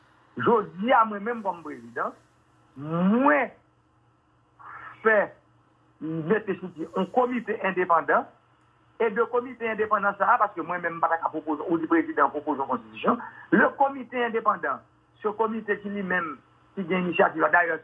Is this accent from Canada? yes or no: no; Haiti; Je suis un haïtien